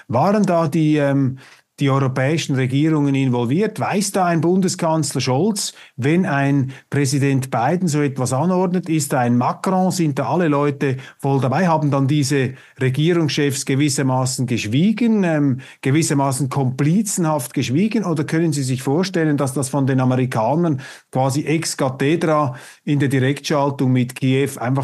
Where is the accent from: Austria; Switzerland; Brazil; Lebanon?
Switzerland; Und ich sage Ihnen das jetzt als Schweizer